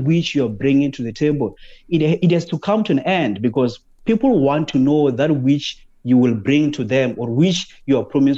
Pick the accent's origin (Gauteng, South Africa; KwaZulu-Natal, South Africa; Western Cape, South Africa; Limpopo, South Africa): Limpopo, South Africa; I come from Limpopo in a village where there's no access to water.